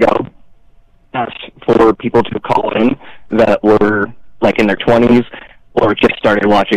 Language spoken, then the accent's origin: English; Nevada, United States; I'm from Nevada. It's been a while.